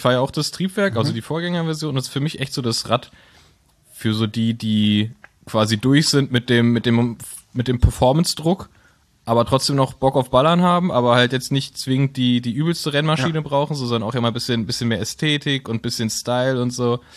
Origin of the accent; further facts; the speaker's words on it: Berlin, Germany; also wir als Berliner sind es ja gewohnt, dass wenn es heiß ist, ist Radfahren geil